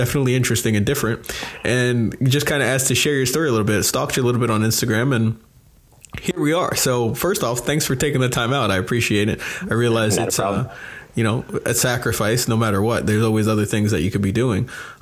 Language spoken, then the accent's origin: English; New York, United States; also born or lived in Florida; I mean, I feel like it's, you know, I lived in Florida for quite some bit. I'm originally from New York